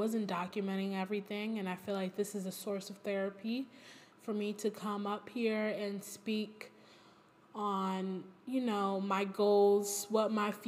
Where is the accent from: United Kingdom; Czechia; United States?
United States; Brooklyn, New York; I am 21 years old. I'm from Brooklyn, New York. And I attend Hampton University.